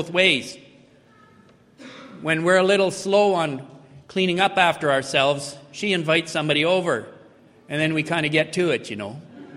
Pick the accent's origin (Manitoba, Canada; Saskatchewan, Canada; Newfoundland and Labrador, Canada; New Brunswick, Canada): Saskatchewan, Canada; Saskatoon; Because I was in an assembly where nobody knew me. I was from Saskatoon.